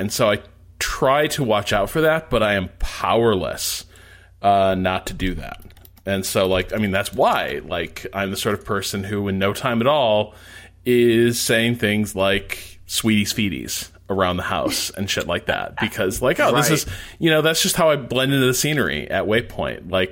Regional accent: Indiana, United States; accent: Northwest Indiana; I will very quickly start losing my Northwest Indiana accent.

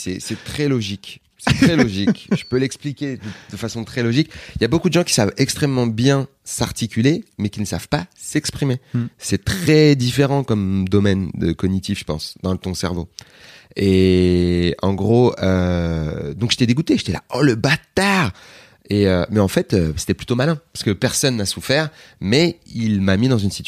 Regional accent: Aubervilliers, Île-de-France, France; Ça, c'était un peu le climat de mon enfance à Aubervilliers. Mais je suis très content. Enfin, j'habite toujours à Aubervilliers.

